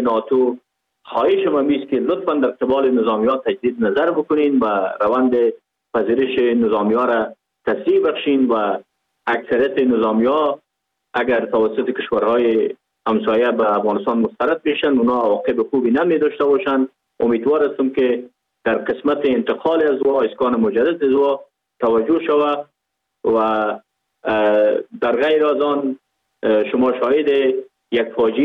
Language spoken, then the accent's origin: Persian; Pakistan; born or raised there